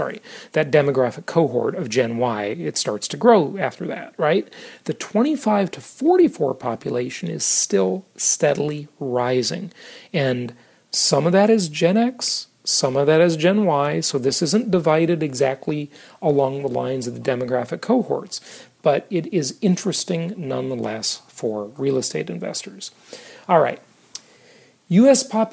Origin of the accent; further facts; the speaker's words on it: Arizona, United States; if we could be investing in Arizona, my home state, now, we would totally be recommending it.